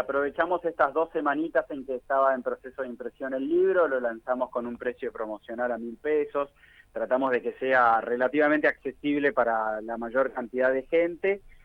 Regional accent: Buenos Aires, Argentina; yo, como no estoy viviendo de esta zona, yo provengo de Buenos Aires.

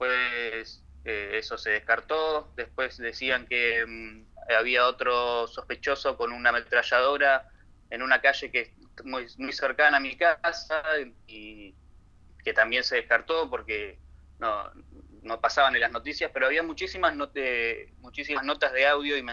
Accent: Argentina; nosotros que somos argentinos

